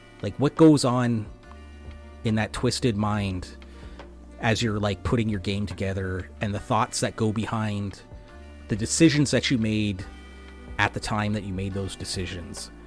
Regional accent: Canada; so I'm a Canadian

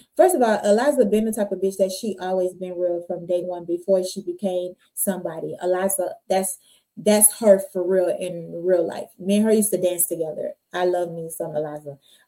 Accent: Florida, United States; But I'm saying that because I'm from Florida and I used to go to Miami to get my hair done.

